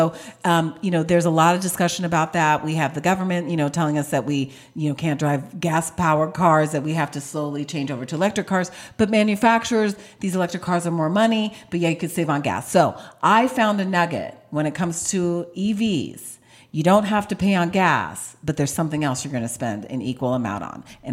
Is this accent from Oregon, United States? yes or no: no; New York, United States; born there; moved away; So I've lived here most of my life. I was born in New York, but this is my life here.